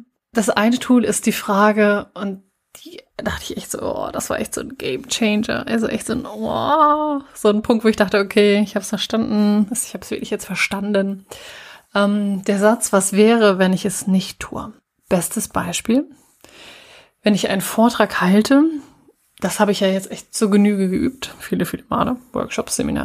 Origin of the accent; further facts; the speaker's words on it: Lower Saxony, Germany; aus meiner Heimat, nämlich aus dem schönen Ostfriesland